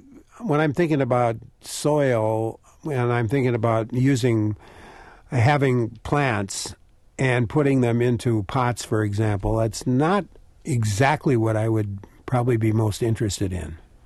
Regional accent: Stoughton, Wisconsin, United States; born there; Probably in honor of the fact that I was born in Stoughton.

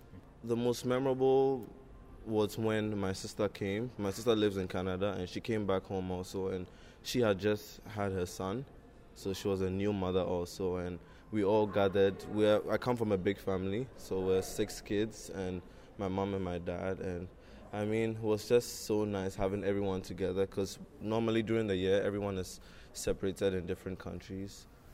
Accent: Ghana; I'm from Ghana in West Africa.

